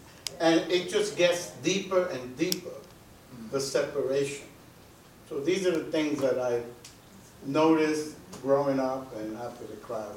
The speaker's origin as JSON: {"language": "English", "region": "New York", "country": "United States", "tie": "born or raised there", "said": "there's so many problems in my hometown of New York"}